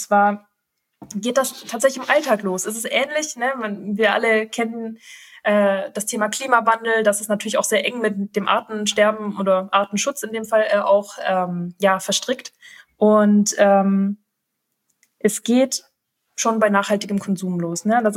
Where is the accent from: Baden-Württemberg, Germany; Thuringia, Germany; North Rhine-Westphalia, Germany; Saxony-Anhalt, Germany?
Baden-Württemberg, Germany; ich komme auch aus dem Schwabenländle, ich kenne das.